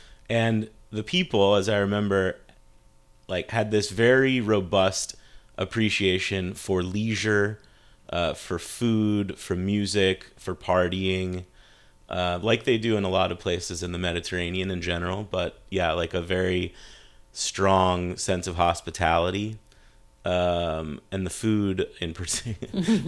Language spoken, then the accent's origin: English; United States; that was my experience as an American in Lebanon.